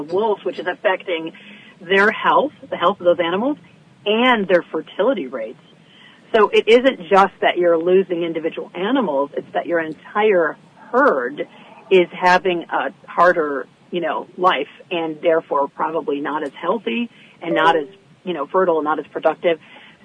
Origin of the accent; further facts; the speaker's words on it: Michigan, United States; I'm from Michigan, so we're both, you know, sort of displaced upper Midwesterners who refound each other.